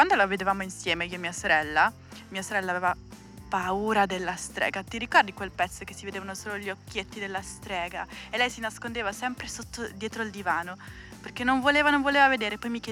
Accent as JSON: {"language": "Italian", "town": "Aquileia", "region": "Friuli-Venezia Giulia", "country": "Italy", "said": "sono di Aquileia, sono venuta qua a far compagnia a questi ragazzotti."}